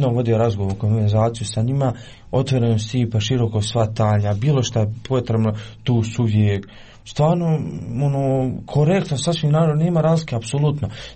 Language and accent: Bosnian; Gornji Vakuf-Uskoplje, Federation of Bosnia and Herzegovina, Bosnia & Herzegovina; Da, ja upravo dolazim iz mjesta gdje je bilo tokom, kako da kažem, ovog zadnjeg rata, bilo je jako teško. Jer dolazim iz mjesta gdje je podijeljeno. Gornji Vakuf Uskoplje